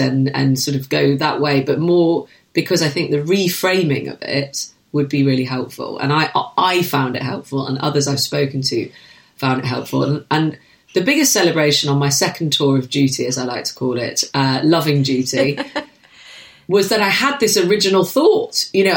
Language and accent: English; Manchester, North West England, United Kingdom; I'm a Mancunian.